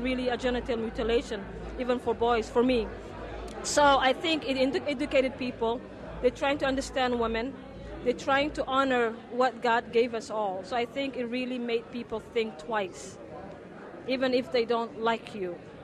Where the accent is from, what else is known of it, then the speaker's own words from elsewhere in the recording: Somalia; I'm from Somalia.